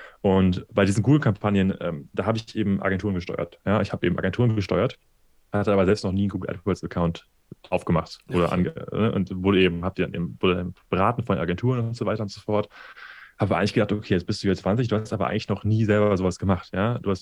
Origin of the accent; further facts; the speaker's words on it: Cologne, North Rhine-Westphalia, Germany; now in Amsterdam, Netherlands; Ich komme ursprünglich aus Köln, bin da mittlerweile seit 5 Jahren in Amsterdam